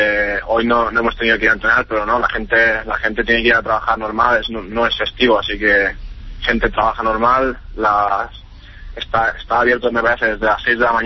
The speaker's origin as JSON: {"language": "Spanish", "region": "Catalonia", "country": "Spain", "said": "yo soy catalán, pero también tengo familia andaluza."}